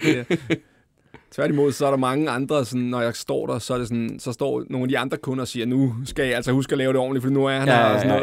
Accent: Glostrup, Capital Region of Denmark, Denmark; jeg kommer fra Glostrup, ikke? Og det er sådan, vi altid har snakket

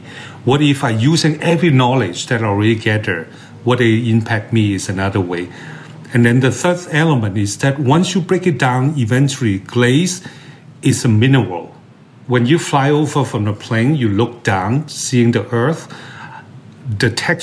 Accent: Hong Kong; I will say that, like, growing up in Hong Kong, San Francisco is a nature city

